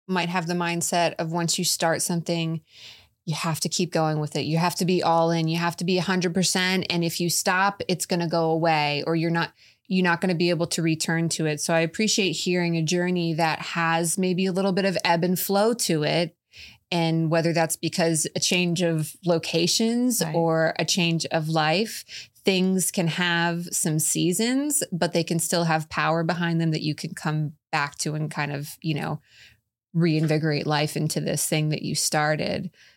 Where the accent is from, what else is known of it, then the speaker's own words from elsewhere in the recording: Palm Beach Gardens, Florida, United States; I mean, I grew up in Palm Beach Gardens. I lived in West Palm Beach for a decade